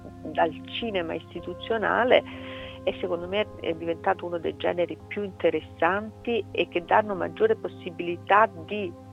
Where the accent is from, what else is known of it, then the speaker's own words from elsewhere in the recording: Naples, Campania, Italy; now in Rome, Italy; una miniserie su Napoli, perché ovviamente la mia città è, e si sente anche dal mio accento che pur vivendo a Roma non l'ho mai abbandonata